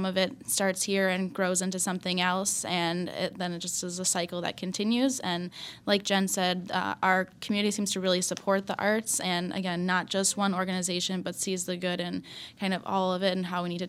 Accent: La Crosse, Wisconsin, United States; So I grew up in La Crosse. So I've been in and out for 26 years now.

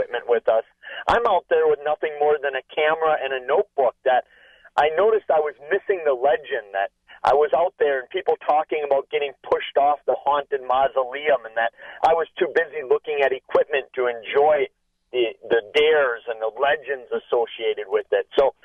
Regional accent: Eau Claire, Wisconsin, United States; I will be at one of the first haunted places I ever investigated near Eau Claire, my hometown, 20-odd years ago

